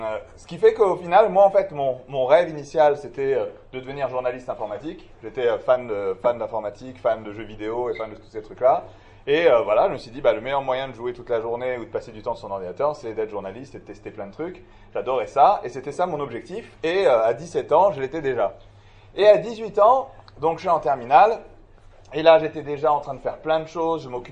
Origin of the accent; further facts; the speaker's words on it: Paris, Île-de-France, France; je suis né à Paris. Je suis un jeune des écoles juives, exactement comme vous.